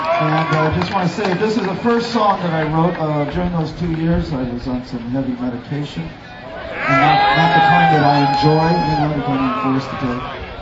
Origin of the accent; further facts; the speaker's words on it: Austin, Texas, United States; I'm from Austin, Texas.